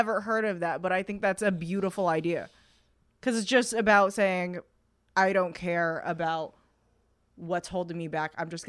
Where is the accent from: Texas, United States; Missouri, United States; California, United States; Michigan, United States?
California, United States; San Jose; Oh, well, I grew up in San Jose, and I was a very sheltered child.